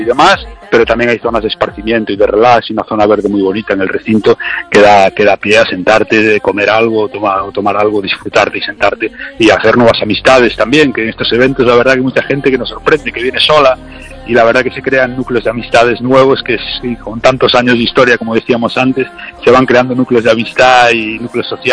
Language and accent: Spanish; Galicia, Spain; también somos gallegos